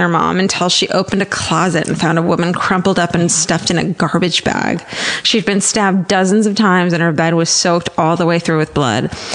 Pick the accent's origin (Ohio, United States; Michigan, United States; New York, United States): Ohio, United States; Wellington; this kid from my hometown in Wellington, Ohio